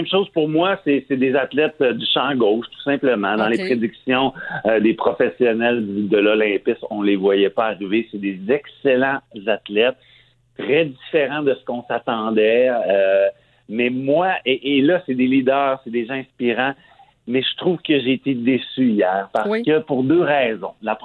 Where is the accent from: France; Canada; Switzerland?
Canada; Quebec; Mais là, on réalise que nous, on est des Canadiens, puis si on se fait prendre dans un bar comme ça, ben la loi, c'est la loi russe.